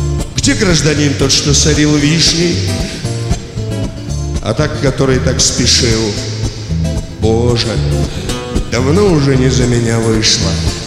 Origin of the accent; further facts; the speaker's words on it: Saint Petersburg, Russia; Я ленинградец, и я думаю, что меня правильно поймут, что я очень много пою о моем родном городе, в котором я жил, живу, умру, наверное, если не на гастролях, потому как очень его люблю.